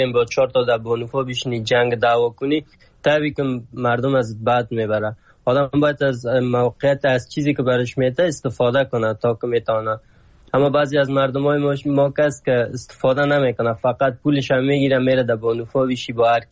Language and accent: Persian; Afghanistan; moved away; ما تازه چند وقت میشه از ترکیه آمدم این طرف، از افغانستان مدت 6 سال میشه بر آمدیم.